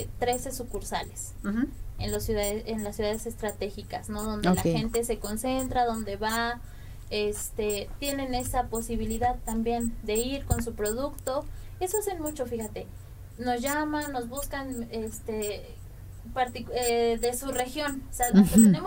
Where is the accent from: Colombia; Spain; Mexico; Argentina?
Mexico; A mí, en las oportunidades que he podido salir, sí me ha tocado el de mexicana, sí